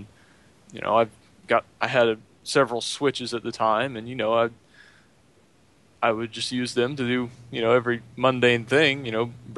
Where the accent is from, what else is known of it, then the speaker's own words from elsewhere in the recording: Altus, Oklahoma, United States; I started out as a board op at my hometown station here in Altus, KWHW.